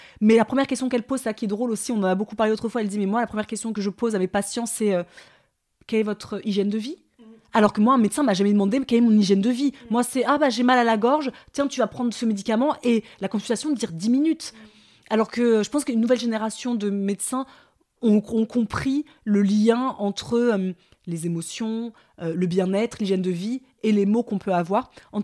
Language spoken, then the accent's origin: French; Paris, Île-de-France, France; en tant que parisienne